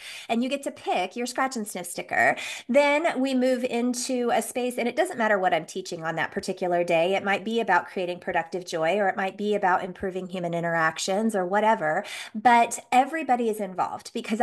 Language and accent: English; Las Vegas, Nevada, United States; And so I grew up in Vegas, going to shows and being in shows and knowing how to capture an audience.